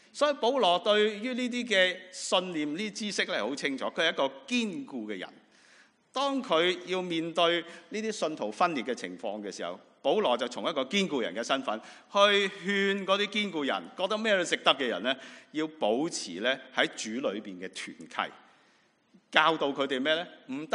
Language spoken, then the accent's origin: Chinese; China